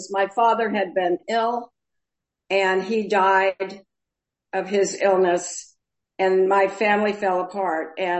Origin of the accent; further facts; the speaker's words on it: Los Angeles, California, United States; born there; So I was born in Los Angeles, and I'm one of four children.